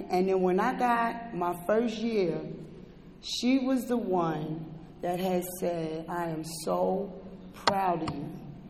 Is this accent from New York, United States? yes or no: yes; Brooklyn, New York, United States; So I was making meetings all in Manhattan. And I'm from Brooklyn.